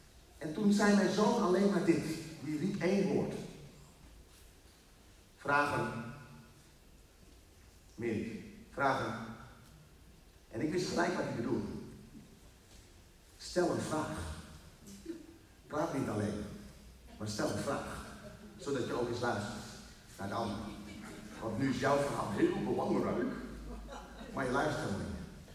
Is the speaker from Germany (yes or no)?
yes; Germany; now in Netherlands; alleen jammer dat ik uit Duitsland kom, weet je wel?